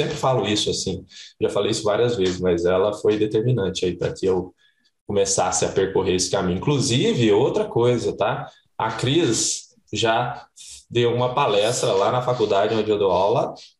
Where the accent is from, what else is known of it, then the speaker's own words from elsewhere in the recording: Uberlândia, Minas Gerais, Brazil; Eu sou de Uberlândia, Minas Gerais